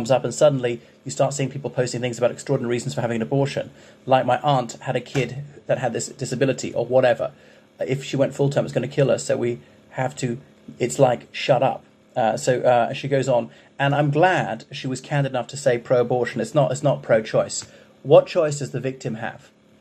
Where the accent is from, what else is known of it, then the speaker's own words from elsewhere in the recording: Ireland; from Ireland